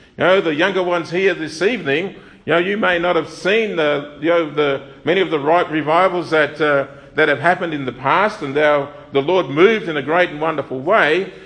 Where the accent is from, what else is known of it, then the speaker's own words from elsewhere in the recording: Narrogin, Western Australia, Australia; I remember as a child growing up in Narrage